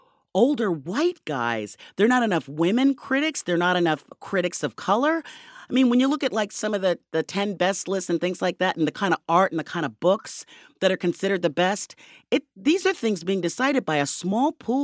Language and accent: English; Queens, New York, United States; I grew up in Queens. I went to public schools. I went to Jamaica High School.